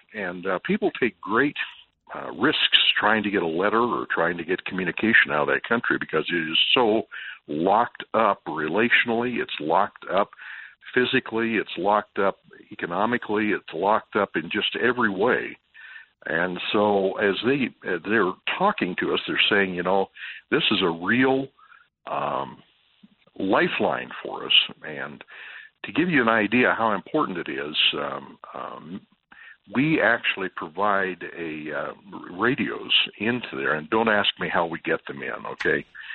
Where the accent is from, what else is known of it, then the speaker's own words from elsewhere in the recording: Kansas, United States; And, I come from Kansas, and I barely speak Kansas.